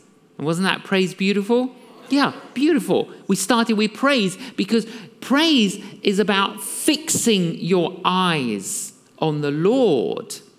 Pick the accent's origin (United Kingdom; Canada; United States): United Kingdom; England; okay, I'm from England